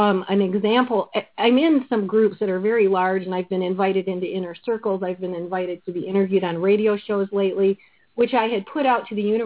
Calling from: Florida, United States; also born or lived in Colorado / Michigan; Hey, Michael and everyone … in Florida.

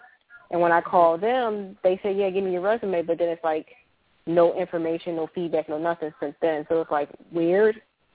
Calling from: Virginia, United States; from Virginia.

